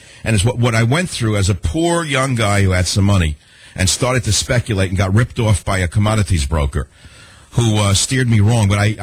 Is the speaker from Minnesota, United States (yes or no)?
no; New York City, New York, United States; also born or lived in Texas; now in Argentina; actually a native New Yorker. No one knows that.